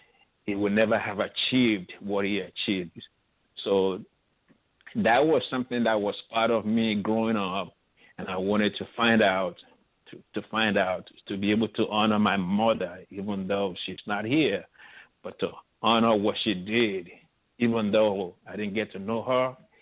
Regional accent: Nigeria; the city where I grew up in Nigeria

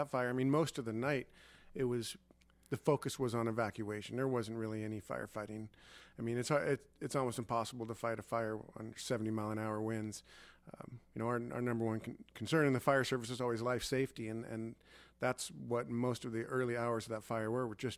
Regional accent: Sonoma County, California, United States; Born and raised in Sonoma County, that's correct.

